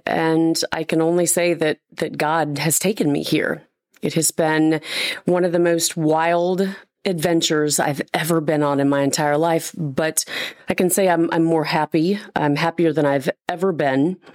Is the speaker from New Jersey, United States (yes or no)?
no; Springfield, Missouri, United States; now in St. Louis, United States; So I grew up in Springfield, Missouri, right outside of Branson.